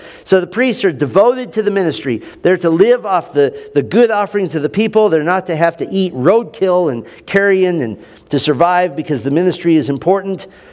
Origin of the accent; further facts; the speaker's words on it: United States; but I'm an American, and that's also a sensitive subject